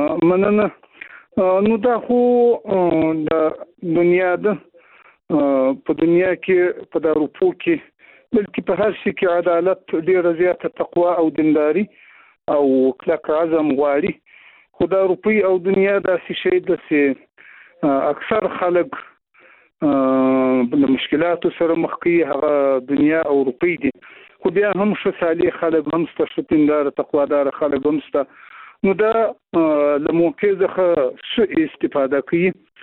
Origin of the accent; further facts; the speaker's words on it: Afghanistan; نو زه د یو افغان په حیث باندې